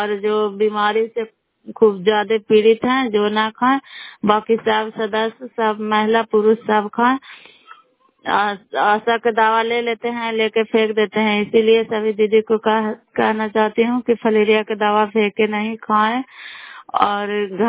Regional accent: Bairiganj, Bihar, India; नालंदा जिला कराई ब्लॉक मकराता पंचायत ग्राम बैरीगंज की निवासी हूँ।

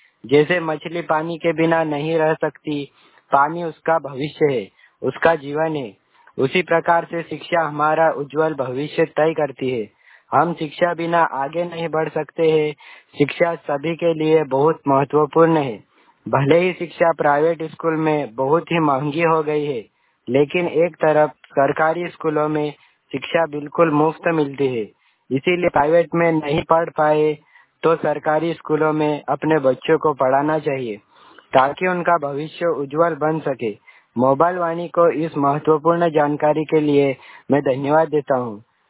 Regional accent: Palvat, Madhya Pradesh, India; और मैं पाटी ब्लॉक के ग्राम पंचायत पलवट का निवासी हूँ।

